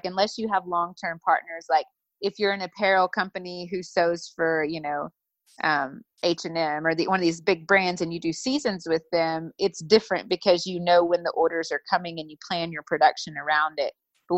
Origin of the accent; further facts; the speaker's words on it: the South, United States; And so growing up in the South, I grew up with a lot of Christians.